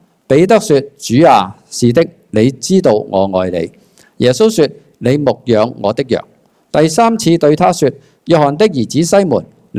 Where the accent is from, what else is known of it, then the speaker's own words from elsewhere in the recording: Hong Kong; 应该我哋香港人点讲啊